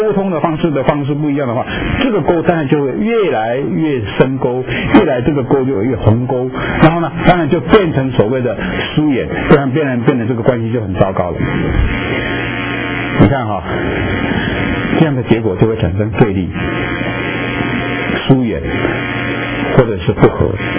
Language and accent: Chinese; Taiwan; now in United States; 因为我是从台湾来，所以我用我自己的例子，我们让小孩子移民到美国来